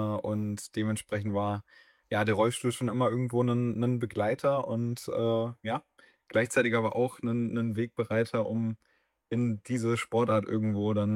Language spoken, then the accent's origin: German; Seevetal, Lower Saxony, Germany; Es gab damals bei mir in der Nähe von meinem Heimatort Seevetal, gab es sowas, das nennt sich mobiler Dienst.